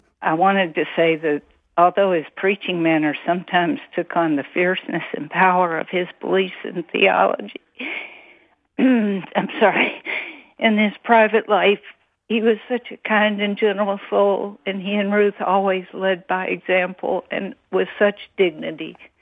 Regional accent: Montreat, North Carolina, United States; I just wanted to say that I grew up in Montreat, and my brother and I went to school with Franklin.

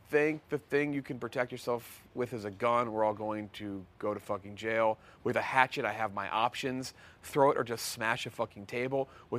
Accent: New England, United States; born there; I was born in New England.

